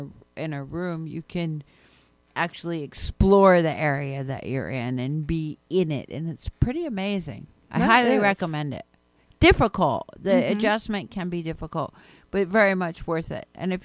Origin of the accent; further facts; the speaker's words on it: New York, United States; And they also stop when you go to cross the street in the crosswalk, which I'm not all that accustomed to as a New Yorker.